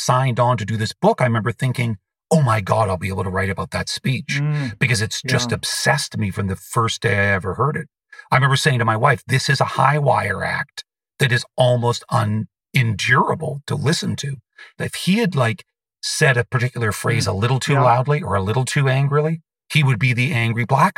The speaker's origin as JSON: {"language": "English", "country": "Canada", "said": "I am a Canadian"}